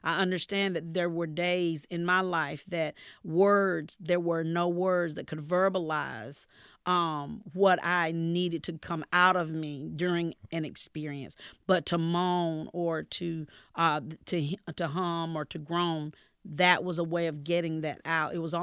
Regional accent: Garner, North Carolina, United States; Oh, well, Garner was great. It was amazing.

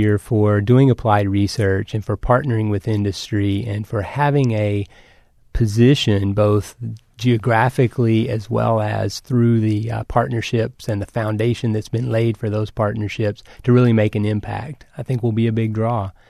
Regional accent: Arkansas, United States; moved away as an adult; also born or lived in Georgia / Texas; I was born and raised in Arkansas and spent some time in Georgia in graduate school and then moved on to Texas.

